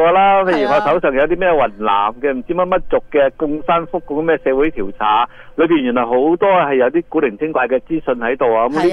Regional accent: Guangdong, China; 因为我哋始终广东人先啦，我哋广东人行先咯

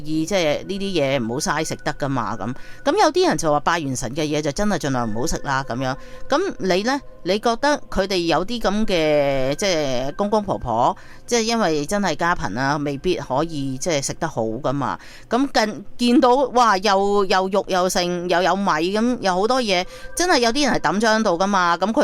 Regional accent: Canada; 譬如好似我哋加拿大人五蚊啊、十蚊啊、一百蚊啊咁样

